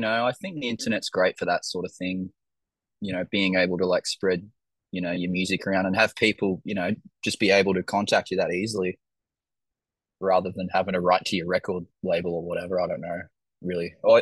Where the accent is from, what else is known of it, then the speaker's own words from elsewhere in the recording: Mackay, Queensland, Australia; also born or lived in Sunshine Coast, Australia; No, so I grew up in Mackay, which is like a mining town in central Queensland, and in high school I moved to the Sunshine Coast, which is about an hour and a half north of Brisbane.